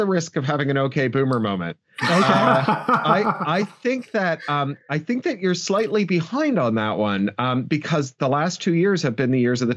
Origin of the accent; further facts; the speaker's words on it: Canada; now in United Kingdom; which is hilarious because I'm a Canadian who is writing in Britain.